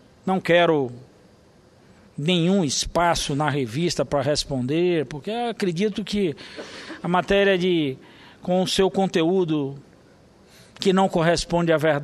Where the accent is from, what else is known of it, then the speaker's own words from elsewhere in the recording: Bahia, Brazil; algo que eu discutia essa semana lá no meu estado